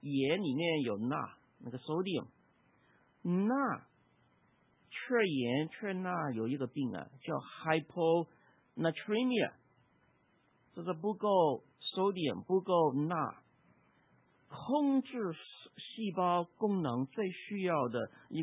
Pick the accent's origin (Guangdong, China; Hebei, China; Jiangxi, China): Guangdong, China; now in United States; 我们广东人的话这个大便泡，